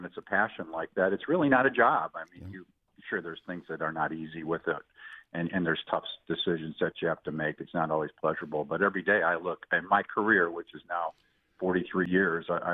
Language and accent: English; Chicago, Illinois, United States; I'm from Chicago, and we went to Comiskey Park at that time. We were Southsiders